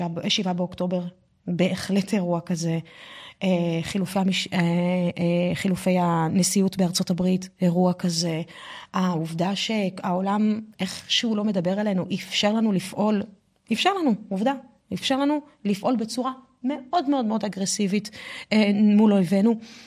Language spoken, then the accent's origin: Hebrew; France; אני יכולת להגיד לך שאני גדלתי בצרפת בתקופה שבה כל חבריי היו בני מיעוט